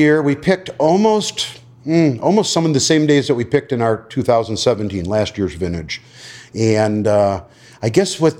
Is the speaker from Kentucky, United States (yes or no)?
no; Cleveland, Ohio, United States; I'm originally from Cleveland, Ohio.